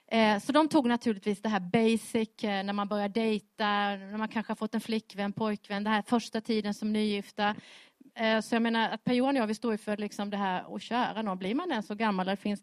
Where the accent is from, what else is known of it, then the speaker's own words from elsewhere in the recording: Blekinge, Sweden; moved away as an adult; also born or lived in Jönköping; now in Västerås, Sweden; Som det hörs på min dialekt så är jag från början inte från Småland, men ifrån Blekinge, Sveriges trädgård. Där är jag född och uppvuxen, bodde i mina 21 första år. Och sen flyttade vi till Jönköping, min man och jag.